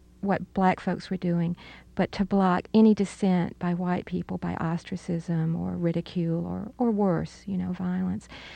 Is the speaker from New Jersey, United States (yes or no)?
no; Alabama, United States; I grew up in the Deep South in Alabama during my teenage years were during the civil rights battles.